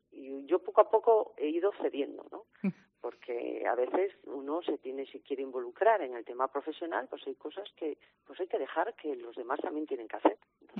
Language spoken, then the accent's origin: Spanish; Cancienes, Asturias, Spain; also born or lived in Avilés / Madrid; yo soy de Cancienes, mi familia en Cancienes, me crié, nací en Avilés, estudié en el Menéndez Pidal y después en Oviedo y ya una vez que ingresé en el Cuerpo Nacional de la Policía Nacional, pues bueno, toda mi carrera es verdad que la hice en Madrid.